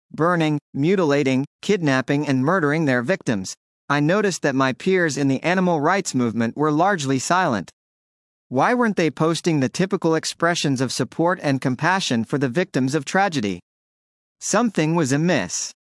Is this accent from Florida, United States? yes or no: yes; Miami Beach, Florida, United States; I grew up in Miami Beach, Florida, in the 1970s and 1980s. At the time, the city had a large and vibrant Jewish community, but it wasn't immune to antisemitism.